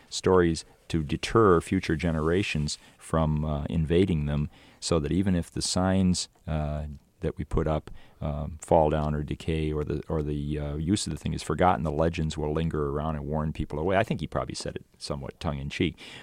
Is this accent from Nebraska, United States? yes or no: no; Michigan, United States; I'm from Michigan, and it had to be a Michigan-made car